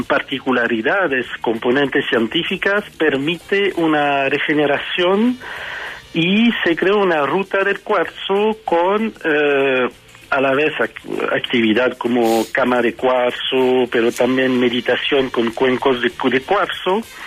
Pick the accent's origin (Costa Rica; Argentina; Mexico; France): France; also born or lived in Tunisia; now in Chile; Nací en Túnez cuando Túnez era francés, una ex colonia francesa, y después me crió sobre todo en Francia, y fui raptado hace 10 años por una chilena y estoy ahora en la región de Coquimbo.